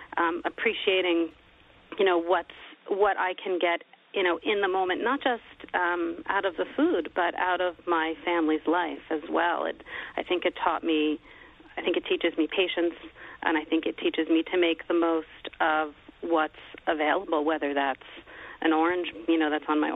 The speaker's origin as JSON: {"language": "English", "region": "New Jersey", "country": "United States", "tie": "born or raised there", "said": "I grew up in New Jersey where the growing season is very, very, very short."}